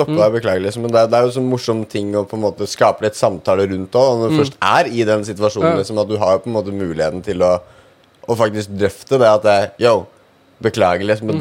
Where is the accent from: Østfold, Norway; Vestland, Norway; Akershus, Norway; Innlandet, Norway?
Innlandet, Norway; Hamar; now in Oslo, Norway; jeg jo originalt fra Hamar. Og hva skal jeg si? Jeg er jo ikke fra Hamar, det er en løgn. Jeg er fra utenfor Hamar. Hvor det, altså, bygdemiljøet står ganske sterkt da.